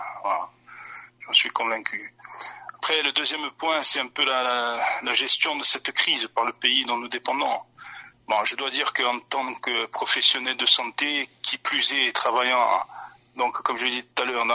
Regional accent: Corsica, France; et ici chez nous en Corse notamment

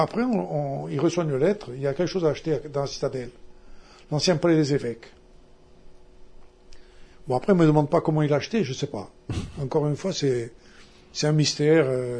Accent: Corsica, France; Tu vois, comme nous, Calvi, Calenzana, Il Rousse, tout comme ça. Toi, on est corse, on a toujours des différences.

